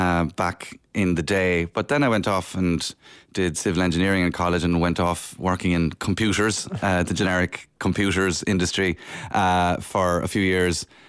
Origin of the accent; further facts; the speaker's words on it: Cork, Munster, Ireland; born there; I think I was born in St. Finbarr's Hospital in Cork.